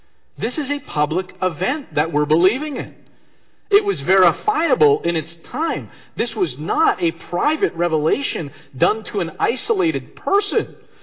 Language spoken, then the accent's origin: English; Timmins, Ontario, Canada; I'm from born and raised in Timmins, Ontario.